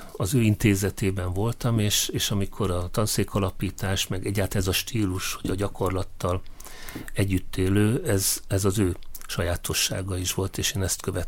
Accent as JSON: {"language": "Hungarian", "town": "Szikszó", "region": "Borsod-Abaúj-Zemplén", "country": "Hungary", "tie": "born there", "said": "Igen, Szikszón születtem."}